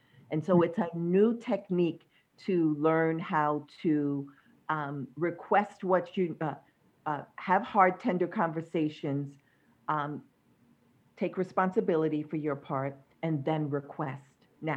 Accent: New York, United States; accent: New York; And the other, my New York accent came out.

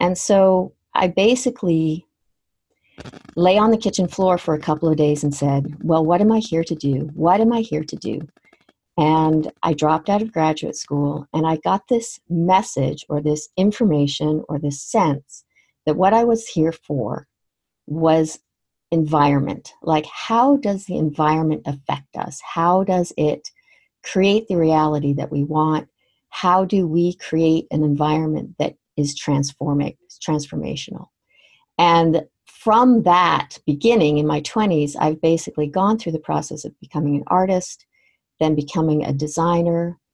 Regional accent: Canada; I grew up in Canada, just so sometimes I'll say mum and sometimes I'll say mom.

